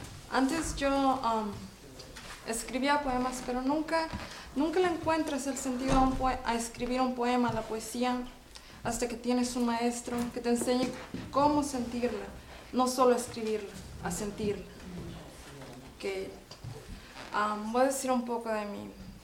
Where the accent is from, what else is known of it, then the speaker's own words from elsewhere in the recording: Guadalajara, Jalisco, Mexico; now in Yakima, United States; Ok, soy de Guadalajara, Jalisco.